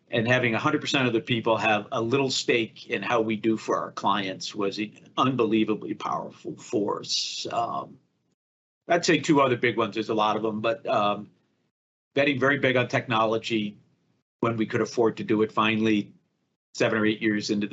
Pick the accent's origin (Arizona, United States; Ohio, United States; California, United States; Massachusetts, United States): Massachusetts, United States; Boston; You know, I grew up in Boston, know a lot of my father knew a bunch of people in the industry.